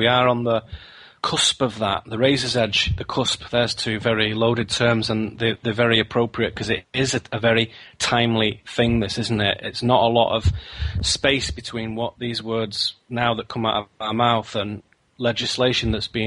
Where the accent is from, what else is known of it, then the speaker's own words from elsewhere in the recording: United Kingdom; And believe me, as a British person and as a European, I have seen the effects of when they disappear.